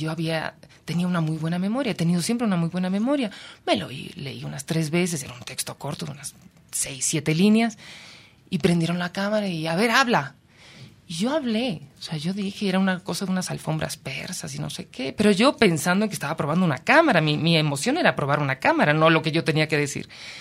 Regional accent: Spain; now in Ecuador; Yo, claro, hablaba así españolísima, porque acababa de llegar de España, pues tenía 6 meses aquí en Ecuador.

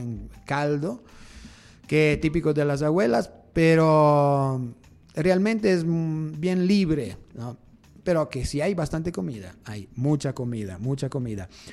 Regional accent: Cremona, Lombardy, Italy; nosotros que somos de Cremona...

